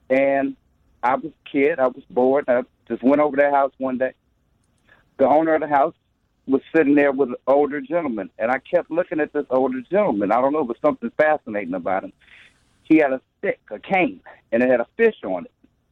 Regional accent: Chicago, Illinois, United States; I was born in 1964. I was raised in South Shore.

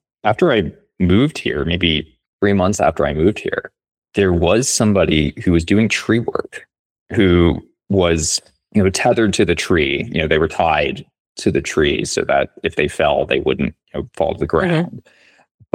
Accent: New Orleans, Louisiana, United States; When we were growing up in New Orleans, there were wasps around

